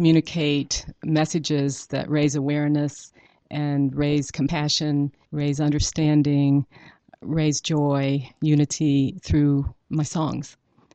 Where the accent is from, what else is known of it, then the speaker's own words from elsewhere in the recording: Cincinnati, Ohio, United States; I'm from Cincinnati.